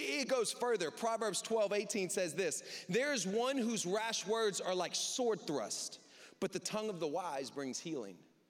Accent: United States; I grew up in the South. My grandfather owns a bunch of land in East Texas

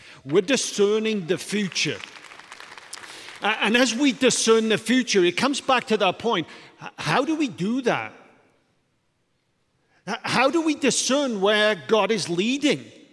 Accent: Wales, United Kingdom; I grew up in Wales.

